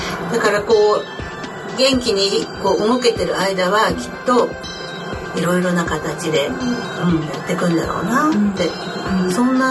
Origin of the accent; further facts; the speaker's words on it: Ito, Shizuoka, Japan; 私の実家が静岡県伊東市というところなので、うん、山と海に囲まれた自然豊かなところで